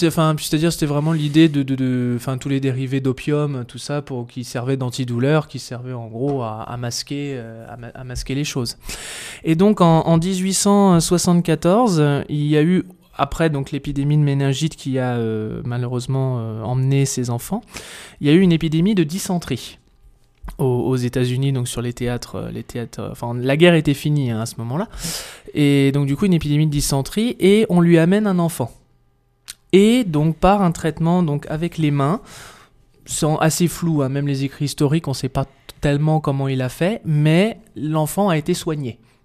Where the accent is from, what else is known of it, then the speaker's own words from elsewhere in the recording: Châteaudun, Centre-Val de Loire, France; Je suis effectivement originaire de Châteaudun. J'ai fait tout mon cursus scolaire sur Châteaudun jusqu'au bac. Et après, donc, je suis parti d'abord sur Tours et ensuite, donc, j'ai fait mon école d'ostéopathie sur Rennes